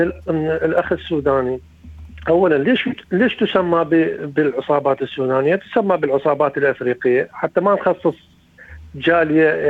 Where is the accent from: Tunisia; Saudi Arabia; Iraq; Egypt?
Iraq; أنا من العراق